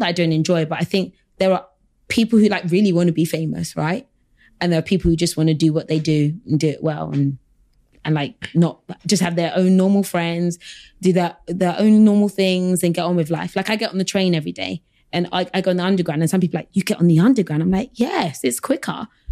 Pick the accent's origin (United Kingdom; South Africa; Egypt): United Kingdom; London; but I was never scared because I'm from South London. I'm not scared.